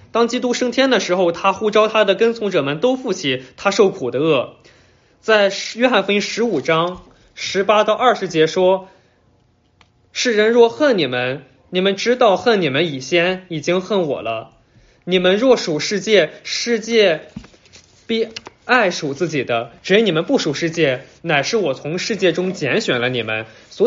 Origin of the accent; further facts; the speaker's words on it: Canada; moved away as an adult; now in United States; 我在2000年从加拿大搬到了美国，可能让很多人不是特别感舒服的事是，我还是很骄傲，我是个加拿大人，我当时的忠诚还是在加拿大里